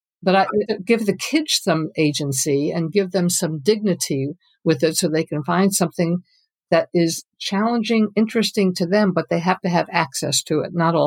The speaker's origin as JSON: {"language": "English", "region": "New York", "country": "United States", "tie": "born or raised there", "said": "I grew up in New York State. We had the New York State Regents."}